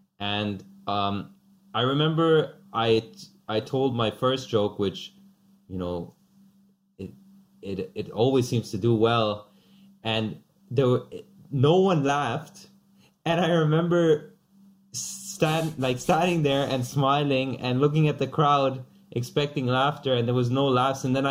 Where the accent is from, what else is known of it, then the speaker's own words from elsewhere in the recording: Austria; I'm from India and Pakistan originally, and I grew up in Austria.